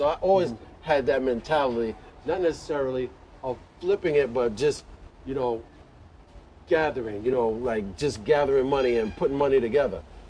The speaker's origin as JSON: {"language": "English", "town": "Brooklyn", "region": "New York", "country": "United States", "tie": "born or raised there", "said": "So I grew up in Bed-Stuy. I'm born in Bed-Stuy. Let me say that, on Hancock and Throop."}